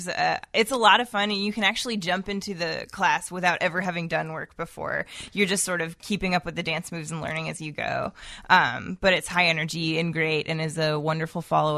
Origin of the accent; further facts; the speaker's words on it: Boston, Massachusetts, United States; now in Chicago, United States; Boston, Massachusetts.